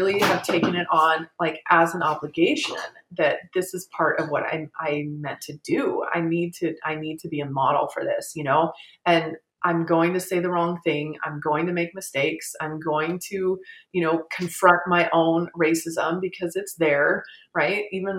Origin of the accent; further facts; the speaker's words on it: Hungary; first language Hungarian; English is a second language; to identify my roots, which was in Eastern Europe, you know, in Hungary. You know, I mean, it was my first language.